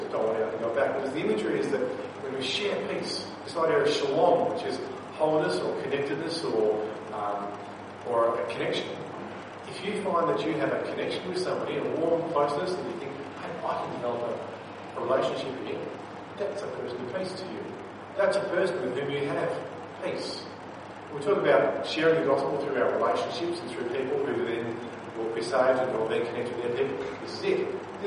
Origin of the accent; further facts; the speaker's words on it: Mount Claremont, Western Australia, Australia; And I grew up in Mount Claremont